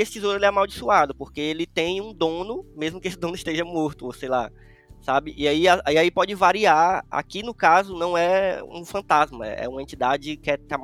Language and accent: Portuguese; Ceará, Brazil; born there; lá no Cariri, lá onde eu nasci